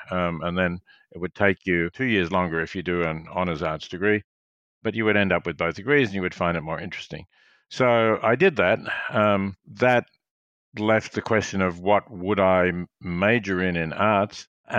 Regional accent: Melbourne, Victoria, Australia; So we became comfortably off after a few years. I went to school in Melbourne. I think I got a reasonably good education.

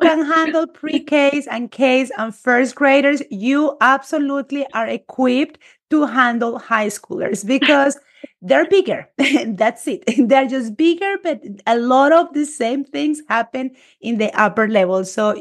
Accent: Colombia; moved away; Like we were raised in Colombia and we don't only are coming here with a different culture

